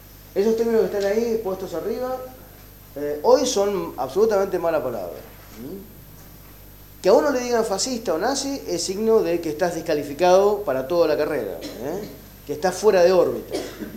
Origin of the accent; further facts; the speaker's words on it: Mendoza, Argentina; hablando con alguna gente en mi Mendoza natal, porque yo soy mendocino